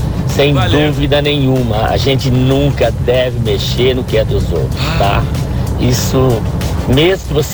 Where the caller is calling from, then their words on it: Ribeirão Preto, São Paulo, Brazil; Boa tarde, eu sou de Ribeirão Preto